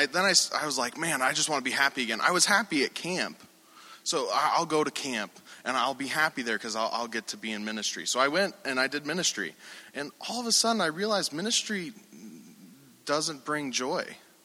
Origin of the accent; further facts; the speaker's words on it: Great Falls, Montana, United States; also born or lived in Billings; I was born in Billings, Montana. I grew up in Great Falls, Montana, which is right in the center of Montana. So it's in the plains area, but I can see the mountains.